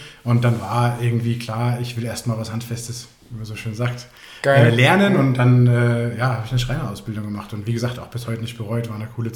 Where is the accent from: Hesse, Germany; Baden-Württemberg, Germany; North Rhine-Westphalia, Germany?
Hesse, Germany; Frankfurt; now in Chiemgau, Germany; innerhalb von der Woche habe ich meine Koffer gepackt in Frankfurt, wo ich groß geworden bin und ja, bin ins Chiemgau gezogen und da jetzt dann auch, mittlerweile schon einige Jahre hier.